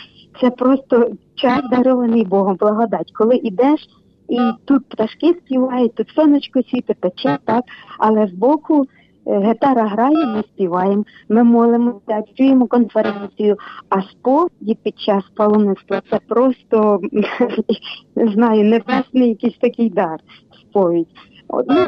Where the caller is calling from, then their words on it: Vinnytsia, Vinnytsia Oblast, Ukraine; Я з Вінниці і хочу поділитися радістю паломництва.